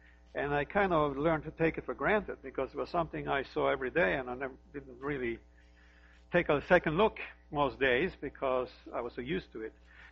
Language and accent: English; Norway; I grew up in Norway, as all of you know.